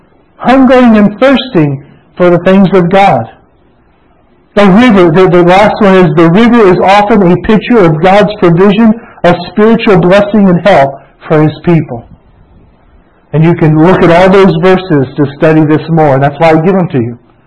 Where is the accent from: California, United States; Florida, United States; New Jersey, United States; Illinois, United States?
Florida, United States; I grew up in Florida. I was born in Florida.